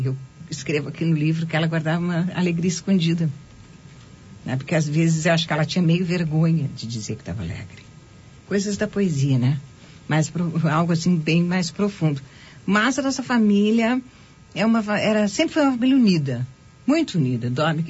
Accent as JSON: {"language": "Portuguese", "town": "Bagé", "region": "Rio Grande do Sul", "country": "Brazil", "said": "Sim, sou de Bagé."}